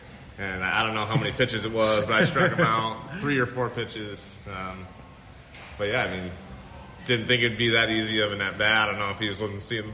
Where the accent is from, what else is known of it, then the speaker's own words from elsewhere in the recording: Detroit, Michigan, United States; Like, I come from Michigan, it's, you know, especially Detroit, especially on the road, it's like how people drive is how people are.